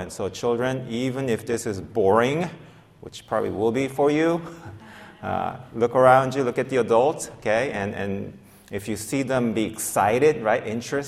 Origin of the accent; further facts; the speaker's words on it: South Korea; English is a second language; because I grew up in South Korea.